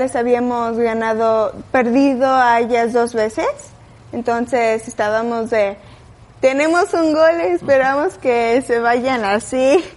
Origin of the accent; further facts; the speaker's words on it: Celaya, Guanajuato, Mexico; born there; also born or lived in Mexico City; Yo nací en Celaya, entonces ahí empecé. Y luego me mudé a la Ciudad de México, donde hay más pistas.